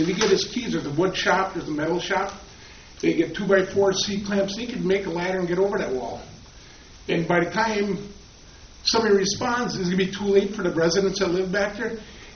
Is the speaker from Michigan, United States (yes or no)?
no; Kewaunee, Wisconsin, United States; I'm from Kewaunee, Wisconsin.